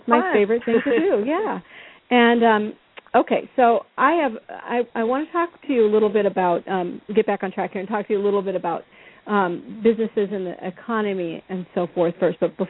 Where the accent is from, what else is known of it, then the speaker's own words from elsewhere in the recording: Iowa, United States; just growing up in Iowa and everything, you know, we always saw the cows.